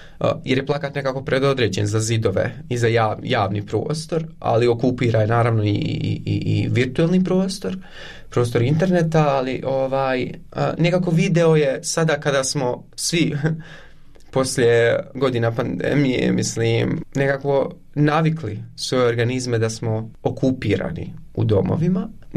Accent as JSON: {"language": "Bosnian", "town": "Konjic", "region": "Federation of Bosnia and Herzegovina", "country": "Bosnia & Herzegovina", "tie": "born or raised there", "also_born_or_lived": "Eisenach, Germany", "said": "I odrastao sam u Konjicu, nisam iz Sarajeva"}